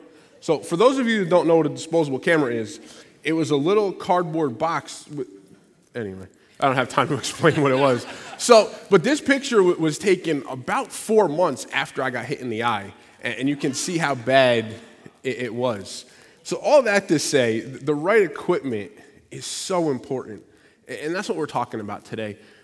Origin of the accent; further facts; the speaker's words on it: New York, United States; Could be from I'm from New York, but I grew up playing baseball.